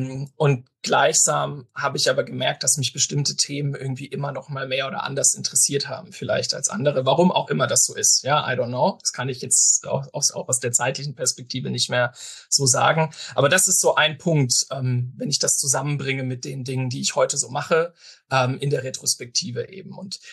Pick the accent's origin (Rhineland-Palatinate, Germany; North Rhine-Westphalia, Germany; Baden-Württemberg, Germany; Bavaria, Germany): Baden-Württemberg, Germany; Karlsruhe; ich bin auch in Baden-Württemberg zur Schule gegangen, zwar jetzt nicht im Schwäbischen, sondern in Karlsruhe.